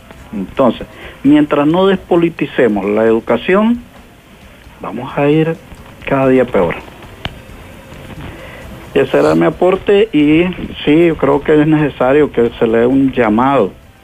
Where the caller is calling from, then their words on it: Managua, Nicaragua; Soy nicaragüense, 30 años en educación primaria, secundaria y superior.